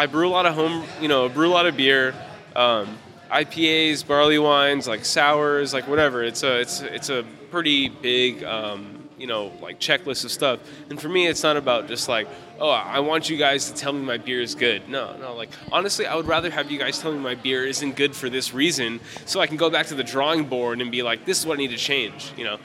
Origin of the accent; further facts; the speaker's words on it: California, United States; I'm from California, so I've tried Space Trace multiple times